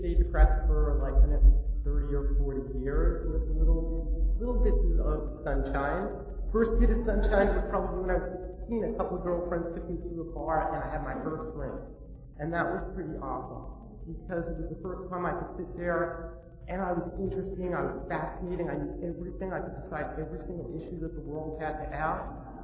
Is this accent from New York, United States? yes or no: yes; Queens, New York, United States; I grew up in Queens. I guess in a pretty normal household.